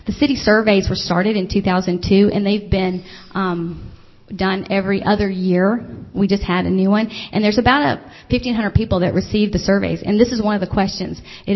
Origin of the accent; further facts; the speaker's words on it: Alabama, United States; now in Pacific Northwest, United States; I'm originally from Alabama, so seeing people bike in the winter when I first moved here was quite a shock. But now that I feel like I've really become a Pacific Northwesterner